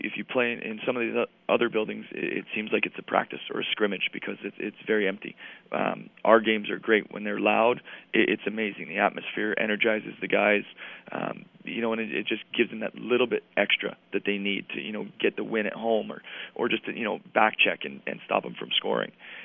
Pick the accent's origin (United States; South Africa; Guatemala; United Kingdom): United States; New England; You know, I'm from New England, so I did a lot of homework on him.